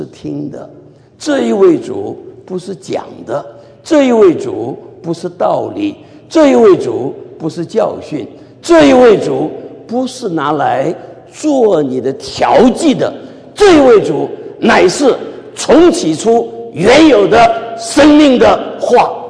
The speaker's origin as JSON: {"language": "Chinese", "region": "Shanghai", "country": "China", "said": "还有对我们上海人讲这个上海的馒头，其实就是包子嘛"}